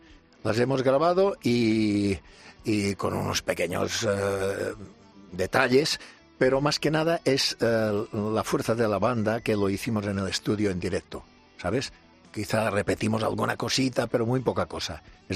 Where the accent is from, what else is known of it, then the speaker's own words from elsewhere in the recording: Balearic Islands, Spain; soy mallorquín, soy de Mallorca, y todos los isleños, la gran mayoría, nos tira demasiado la tierra.